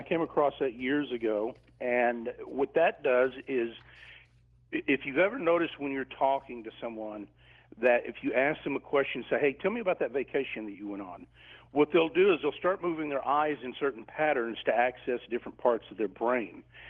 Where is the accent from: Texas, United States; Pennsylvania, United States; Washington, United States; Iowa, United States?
Texas, United States; You know, it happened when I was a kid, growing up in Texas, and I started martial arts when I was 11, and I started competing kickboxing around the state of Texas when I was 16, 17 years old.